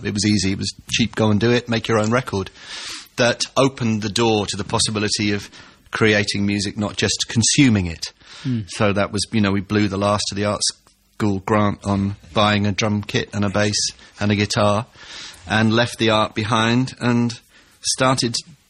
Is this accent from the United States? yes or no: no; Cwmbran, Wales, United Kingdom; I grew up in South Wales in a new town called Cwmbran.